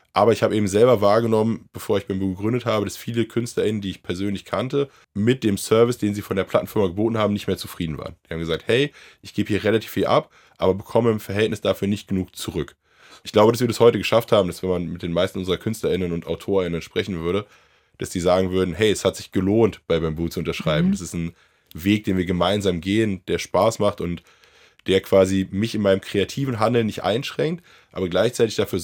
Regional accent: Berlin, Germany; Ich bin, also ganz ursprünglich, meine Familie kommt aus Reinickendorf. Da bin ich aufgewachsen. Ich bin dann sehr früh ausgezogen. Dann habe ich in Friedrichshain gewohnt. Das war damals aber noch ganz anders. Also als ich in die Rigaer Straße gezogen bin

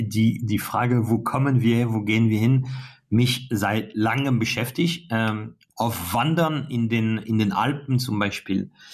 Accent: France; now in Germany; Eigentlich als Franzose darf ich alles außer wählen

